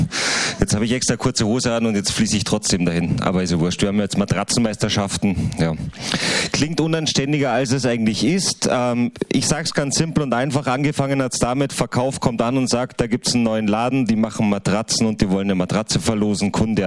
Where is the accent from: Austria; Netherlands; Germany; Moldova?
Austria; Salzburg; So, also jetzt müsste ich natürlich als Salzburger sagen, Österreich gegen Holland.